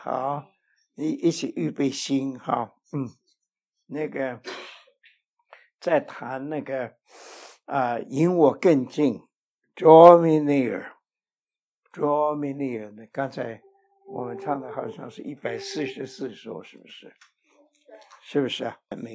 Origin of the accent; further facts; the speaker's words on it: China; 我们中国人从前呢有一句话啊，我们就是为了一口饭吧。